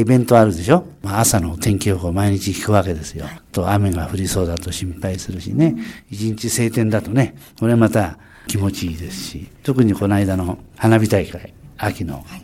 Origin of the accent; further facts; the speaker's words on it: Fujisawa, Kanagawa, Japan; 私は生まれも育ちも藤沢市片瀬海岸です。